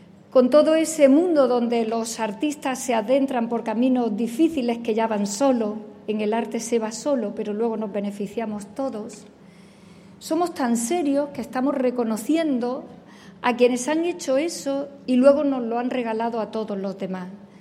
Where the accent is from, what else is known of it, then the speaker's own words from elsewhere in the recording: Córdoba, Andalusia, Spain; Yo, en el punto intermedio, que para eso soy cordobesa y me puedo ahorrar ese mal rato sevillano.